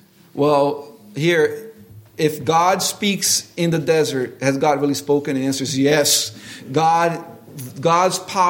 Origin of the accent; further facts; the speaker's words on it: Brazil; Oh, growing up in Brazil, so tropical region, just perfect for thunderstorms.